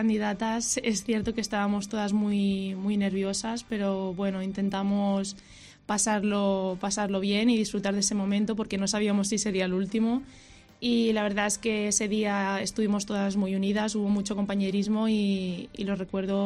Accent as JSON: {"language": "Spanish", "town": "Benissa", "region": "Valencian Community", "country": "Spain", "tie": "born or raised there", "said": "que lo hice en mi pueblo, Benissa, con toda mi gente"}